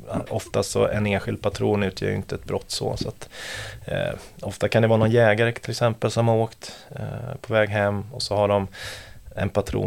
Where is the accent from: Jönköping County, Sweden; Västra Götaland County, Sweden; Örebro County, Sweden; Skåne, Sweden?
Västra Götaland County, Sweden; Gothenburg; now in Stockholm, Sweden; Men jag är från Göteborg från början.